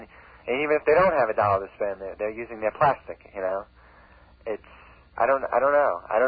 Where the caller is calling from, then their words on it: Kokomo, Indiana, United States; Lakefront Kokomo.